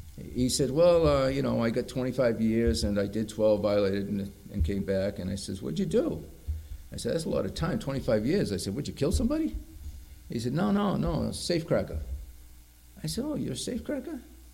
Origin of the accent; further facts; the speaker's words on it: Brockton, Massachusetts, United States; I grew up in Brockton, as many of you know, City of Champions. It's known for boxing, but it's also known for something else.